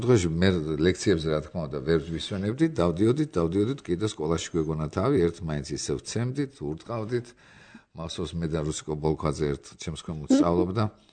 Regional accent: Tbilisi, Georgia; მე მთელი ბავშვობა სულ არასოდეს მე თბილისელი ვარ და სოფელი არ მქონია

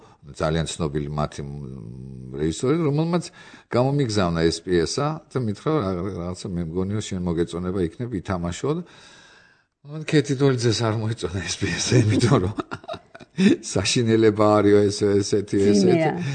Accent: Tbilisi, Georgia; მე მთელი ბავშვობა სულ არასოდეს მე თბილისელი ვარ და სოფელი არ მქონია

